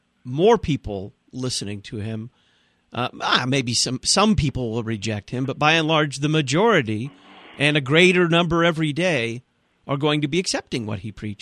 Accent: Dallas, Texas, United States; When I would go home as a young pastor to the congregation where I grew up in Dallas, Texas, I'd be very warmly welcomed.

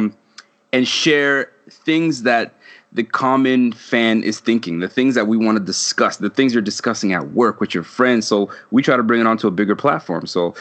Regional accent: Canada; I'm born and raised in Canada

